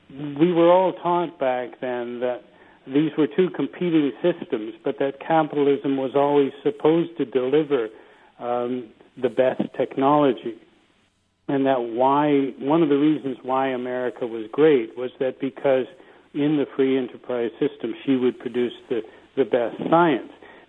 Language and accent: English; San Diego, California, United States; I was born in 1955. I grew up in San Diego.